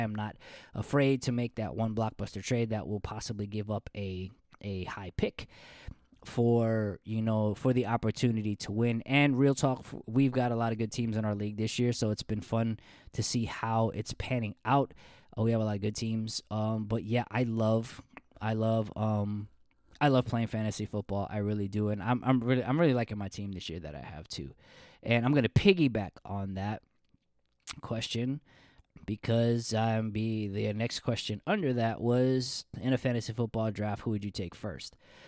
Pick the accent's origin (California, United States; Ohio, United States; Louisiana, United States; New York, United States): New York, United States; I mean, I'm from New York, so I've seen how that's our city moves in New York